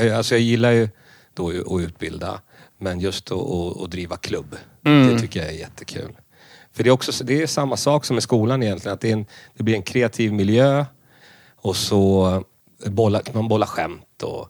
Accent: Stockholm, Stockholm County, Sweden; jag är uppvuxen här i Högdalen. Där du har din poddstudio. Så då bodde jag här i Högdalen

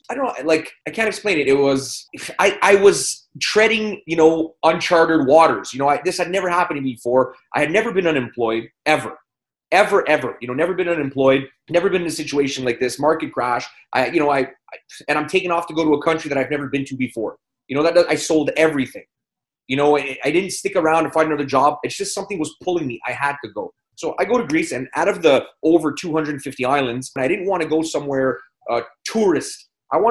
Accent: Canada; born and raised in Canada, but raised by my Greek grandparents. I'm 46 years old

